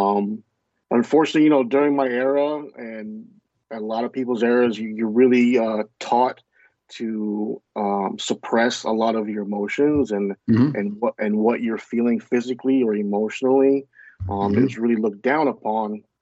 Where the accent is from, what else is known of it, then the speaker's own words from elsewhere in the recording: Los Angeles, California, United States; So yeah, it was the first kind of experience of me leaving my hometown. I grew up in LA, so it was a totally different experience.